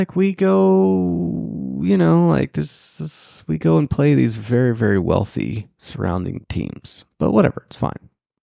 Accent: Arlington, Texas, United States; Whereas when I was growing up in Arlington, Texas, it was so big that you just played other kids in Arlington.

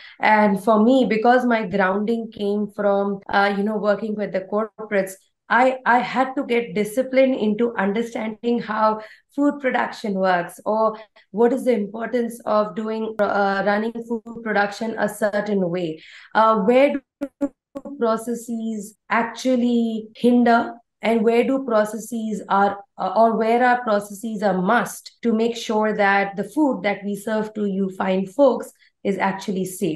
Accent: India; English is a second language; So my background, if it was not very evident, I am an Indian. South Asian. So, you know, I come from the land of Ayurveda sciences

